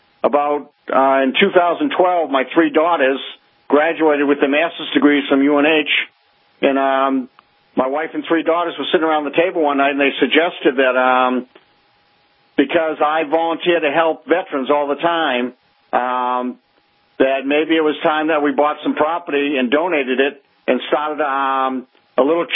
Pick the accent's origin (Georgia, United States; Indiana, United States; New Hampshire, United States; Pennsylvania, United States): New Hampshire, United States; Alton; also born or lived in Lynn, Massachusetts; I was born in 1952 in Lynn, Massachusetts. When I was a child, my parents moved up to Lee, to Alton, New Hampshire, Lake Winnipesaukee.